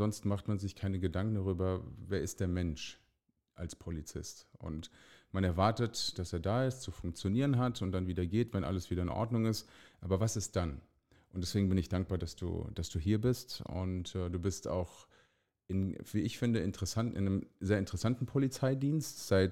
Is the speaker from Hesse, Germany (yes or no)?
yes; Frankfurt, Hesse, Germany; Ich bin auch in Frankfurt groß geworden.